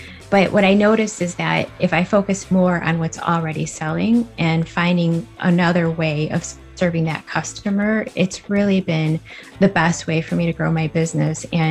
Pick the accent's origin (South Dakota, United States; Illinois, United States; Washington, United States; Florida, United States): Illinois, United States; West Chicago; I'm from West Chicago, Illinois.